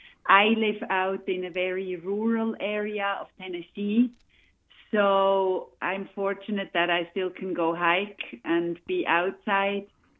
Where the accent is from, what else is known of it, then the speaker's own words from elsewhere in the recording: Switzerland; now in Ithaca, United States; as everybody probably knows from my accent, I'm not exactly born and raised in Ithaca, but I am from Switzerland.